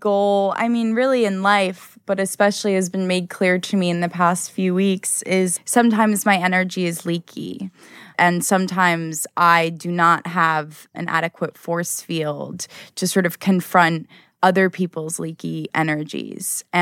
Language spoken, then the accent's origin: English; California, United States; And also grew up, born and raised in California, had never heard of it until I was like 20.